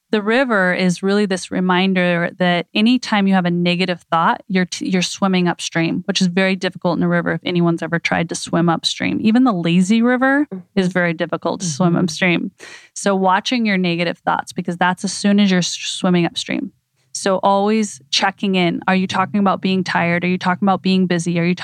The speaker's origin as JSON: {"language": "English", "region": "Idaho", "country": "United States", "tie": "born or raised there", "said": "And I grew up in Idaho, but river rafting down the river of no return."}